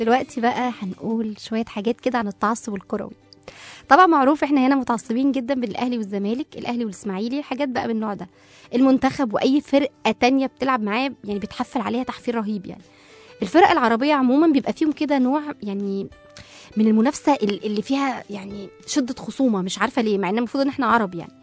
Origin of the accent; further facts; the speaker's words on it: Egypt; احنا كمصريين طول عمرنا عارفين ان احنا يعني التوب